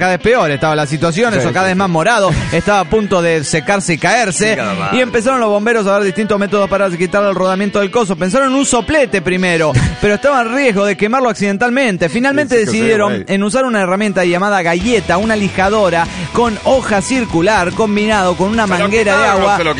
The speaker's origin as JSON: {"language": "Spanish", "town": "Madrid", "region": "Community of Madrid", "country": "Spain", "said": "de Madrid."}